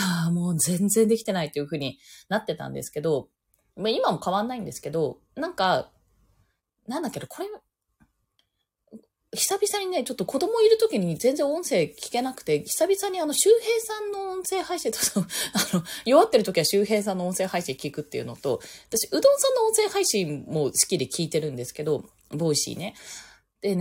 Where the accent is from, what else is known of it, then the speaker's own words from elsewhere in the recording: Okinawa, Japan; 地元に帰るとしたらね、沖縄。